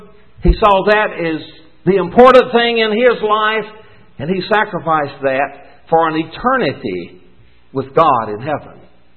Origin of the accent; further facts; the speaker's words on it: Mississippi, United States; I grew up in Mississippi. We couldn't do anything. And my community couldn't even dance.